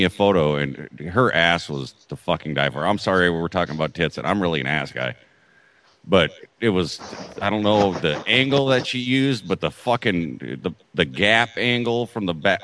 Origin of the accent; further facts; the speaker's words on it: South Dakota, United States; Well, see, I'm from South Dakota originally, so there's nothing out there.